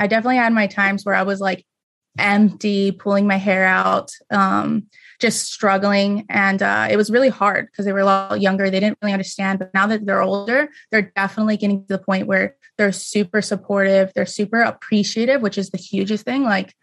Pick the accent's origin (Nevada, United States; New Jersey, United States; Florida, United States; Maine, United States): Nevada, United States; Las Vegas; moved away; So definitely when I moved out of Vegas, I was born and raised in Vegas, you know, kind of grew up like super poor.